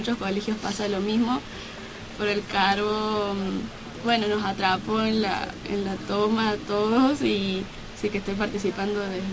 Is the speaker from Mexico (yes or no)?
no; San Martín, Buenos Aires Province, Argentina; Yo soy de San Martín, en realidad Los Paraísos